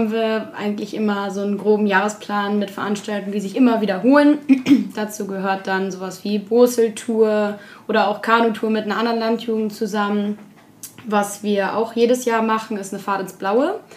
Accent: Wietzendorf, Lower Saxony, Germany; ich komme aus Wietzendorf und bin seit 7 Jahren schon in der Landjugend Soltau

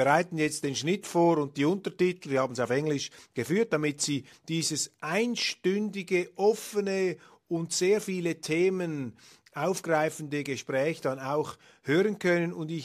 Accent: Switzerland; Und als Schweizer ist mir natürlich der Kleinstaat an sich sympathisch.

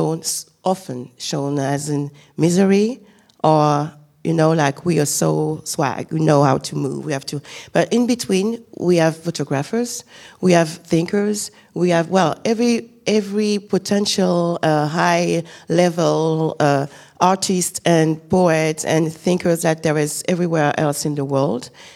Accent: Paris, Île-de-France, France; Well, I am a Ivorian from Paris, I have to say, to be honest.

